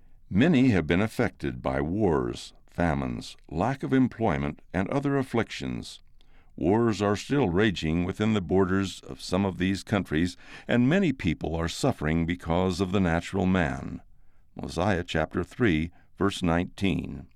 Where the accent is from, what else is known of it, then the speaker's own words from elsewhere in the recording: London, England, United Kingdom; born there; moved away as an adult; I was born in England, and in 1960, at age 20, I left London to seek my fortune.